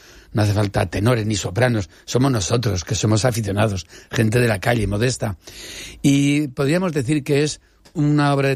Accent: El Provencio, Castilla-La Mancha, Spain; Es casera, es de mi pueblo, el Provencio Cuenca.

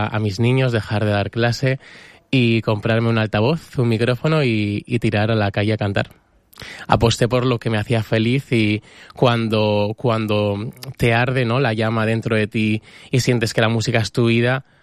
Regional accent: Madrid, Community of Madrid, Spain; Yo que vengo de Madrid, y Madrid también te acoge guay

